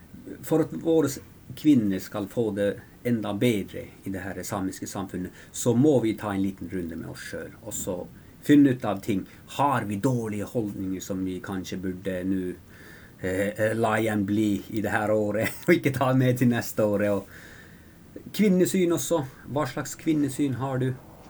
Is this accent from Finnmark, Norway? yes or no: yes; Kautokeino, Finnmark, Norway; jeg er oppvokst i Kautokeino i ja. Finnmark.